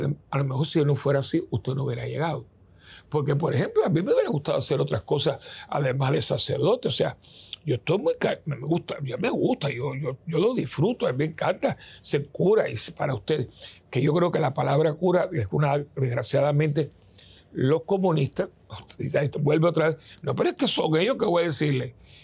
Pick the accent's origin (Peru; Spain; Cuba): Cuba; born there; yo no nací en Puerto Rico, yo nací en Cuba.